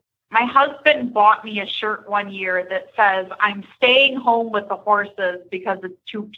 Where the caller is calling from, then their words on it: Wisconsin, United States; Wisconsin.